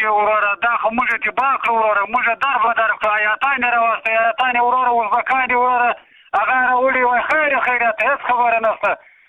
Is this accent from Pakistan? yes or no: no; Afghanistan; وروره ولې زموږ نارت څوک نه رو موږ د افغانستان یو